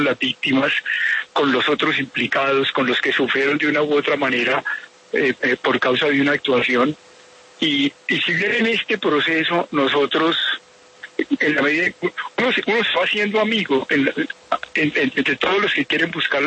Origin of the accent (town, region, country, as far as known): Colombia